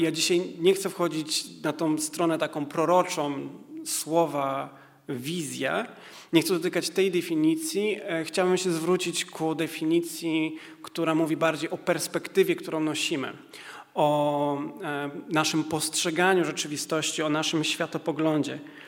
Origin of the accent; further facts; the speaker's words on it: Rybnik, Silesian Voivodeship, Poland; istotnie jesteśmy z Rybnika, chociaż teraz w zasadzie ciężko to określić, skąd jesteśmy, bo jesteśmy w takim okresie przejściowym.